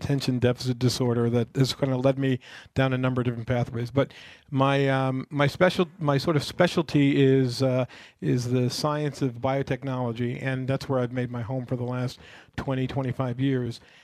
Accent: Queens, New York, United States; I grew up in Queens, New York, geographically located between LaGuardia and Kennedy Airport

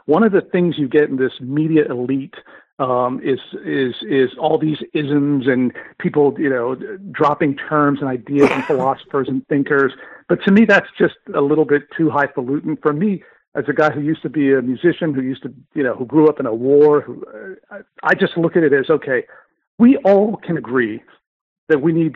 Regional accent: New York City, New York, United States; and I'm a New Yorker, is buying a $100 million condo overlooking Central Park

